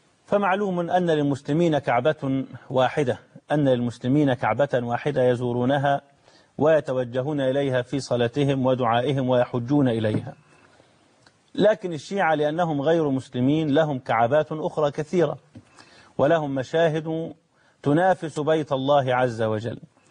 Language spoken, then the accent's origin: Arabic; Egypt; إحنا ما كانش عندنا في مصر مزارات ولا قبور